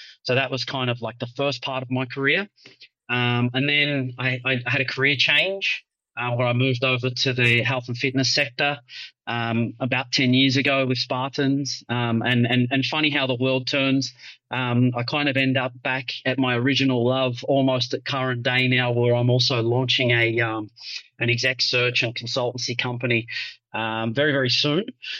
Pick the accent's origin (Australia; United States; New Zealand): Australia; moved away as an adult; now in Singapore; I'm an Aussie. I'm an expat living in Singapore now for 15 years.